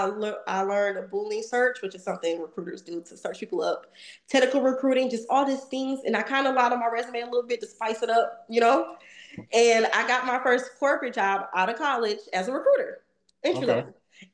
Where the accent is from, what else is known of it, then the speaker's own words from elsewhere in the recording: Cleveland, Ohio, United States; born there; So I was born in Cleveland, Ohio, the east side of Cleveland, Ohio.